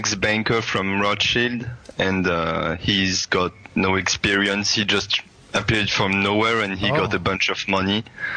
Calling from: Paris, Île-de-France, France; Paris, France.

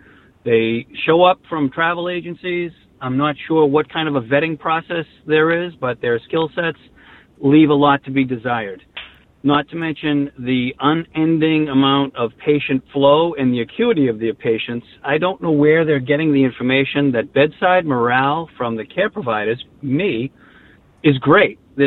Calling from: Boston, Massachusetts, United States; I'm calling from Boston

